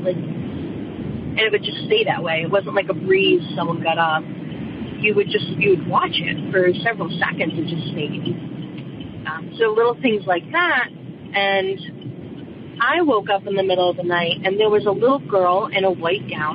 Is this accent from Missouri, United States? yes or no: no; Connecticut, United States; I'm from Connecticut. My whole life, I lived in Rhode Island until just the past 5 or 6 years.